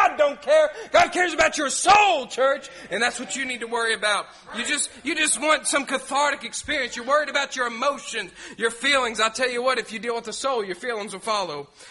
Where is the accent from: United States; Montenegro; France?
United States; Knoxville, Tennessee; And I said, well, I'm actually not from here. I'm from Knoxville.